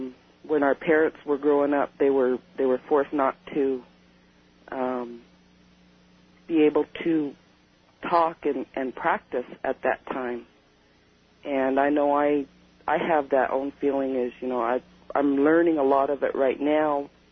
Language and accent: English; Idaho, United States; I'm from Idaho.